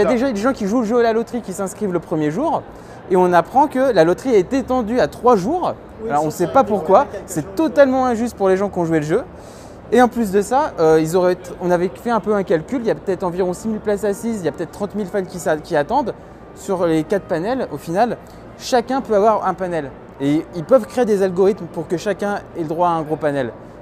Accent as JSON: {"language": "French", "country": "France", "said": "il y a des gens comme moi, on vient de France, on va aux États-Unis"}